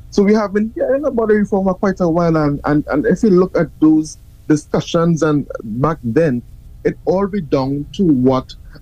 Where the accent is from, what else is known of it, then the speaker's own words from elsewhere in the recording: Point Fortin, Trinidad & Tobago; I am from Point Fortin, the Point Fortin Borough Corporation